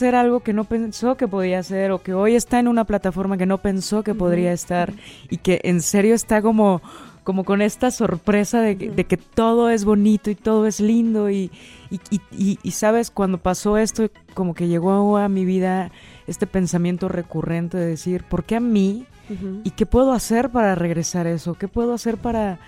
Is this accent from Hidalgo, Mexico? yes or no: no; Minatitlán, Veracruz, Mexico; also born or lived in State of Mexico; Y crecí en Minatitlán, Veracruz.